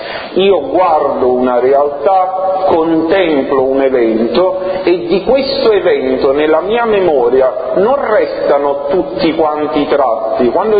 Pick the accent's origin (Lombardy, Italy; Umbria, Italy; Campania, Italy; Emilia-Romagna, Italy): Campania, Italy; Naples; Vabbè, noi siamo napoletani